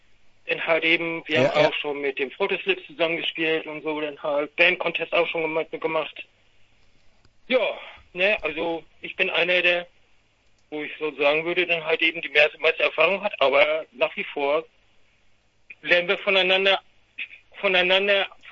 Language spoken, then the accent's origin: German; Flensburg, Schleswig-Holstein, Germany; waschechter Flensburger denn halt eben. Ne, und wohnt schon immer hier.